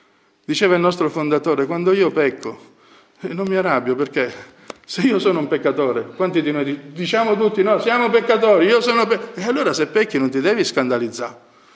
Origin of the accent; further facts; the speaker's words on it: Somalia; Sapete che io sono nato in Somalia, ho vissuto quando ero piccolino, poi quando avevo 8 e 10 anni e poi durante le vacanze fino a dai 10 ai 18 sono stato 3 volte.